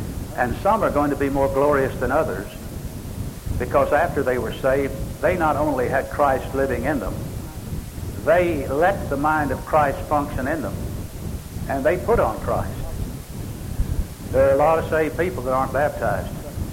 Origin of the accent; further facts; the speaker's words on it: Arkansas, United States; born there; I was born here in Arkansas, where there are plenty of the Lord's churches.